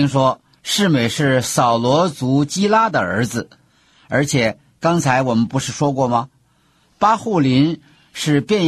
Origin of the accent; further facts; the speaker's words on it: China; 我们中国人不是有一句话说，欲加诸罪，何患无辞吗？